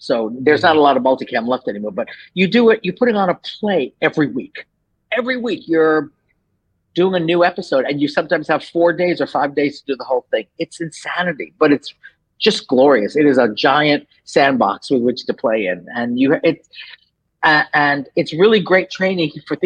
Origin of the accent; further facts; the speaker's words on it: New York, United States; Well, I'm from New York. So I grew up in New York and wanted to be a playwright.